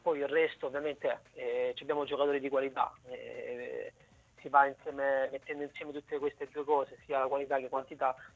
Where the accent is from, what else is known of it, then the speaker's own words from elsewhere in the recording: Lecce, Apulia, Italy; sono un leccese, vengo dal sud